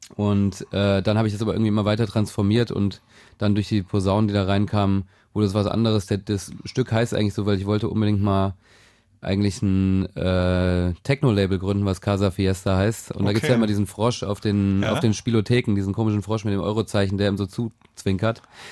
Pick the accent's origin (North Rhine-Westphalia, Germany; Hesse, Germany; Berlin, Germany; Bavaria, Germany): Hesse, Germany; Wiesbaden; Wir kommen aus Wiesbaden in Hessen.